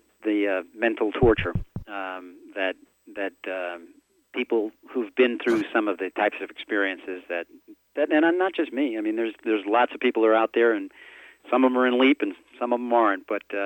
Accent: Staten Island, New York, United States; I grew up in New York in on Staten Island, which is the smallest of the five boroughs.

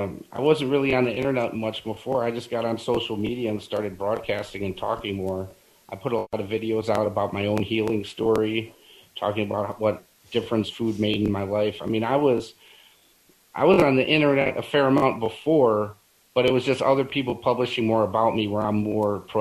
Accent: Illinois, United States; I grew up in Illinois

